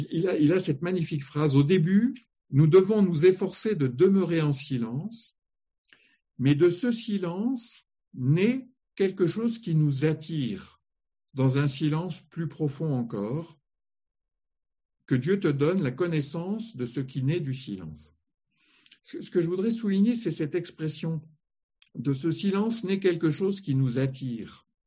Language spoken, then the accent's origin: French; Grand Est, France; Voilà, je suis lorrain, donc je parle des mirabelliers.